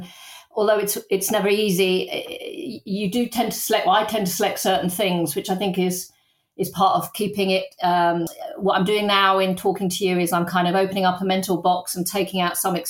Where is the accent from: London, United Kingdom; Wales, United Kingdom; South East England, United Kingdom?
London, United Kingdom; born there; I was born in North London